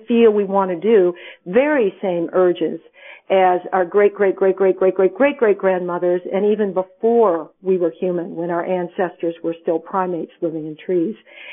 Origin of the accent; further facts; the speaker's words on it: Michigan, United States; when I was a kid, I grew up in Michigan, and right now I happen to be in Michigan, and it's a beautiful springtime weather here.